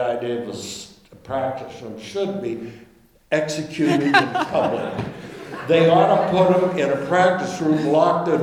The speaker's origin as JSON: {"language": "English", "town": "High Prairie", "region": "Oregon", "country": "United States", "tie": "born or raised there", "also_born_or_lived": "New York", "said": "I'm born and raised on High Prairie in Eastern Oregon, and that's at the bottom of it all, that's what I really am."}